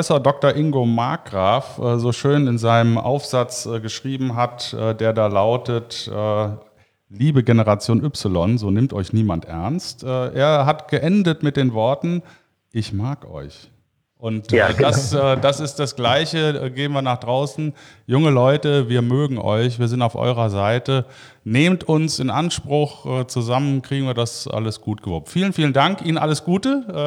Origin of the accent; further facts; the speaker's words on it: Cologne, North Rhine-Westphalia, Germany; als Kölner